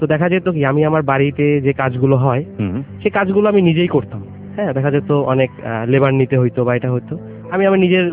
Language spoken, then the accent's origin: Bangla; Dhaka, Dhaka Division, Bangladesh; born there; আমার জন্ম হয় পুরান ঢাকাতে।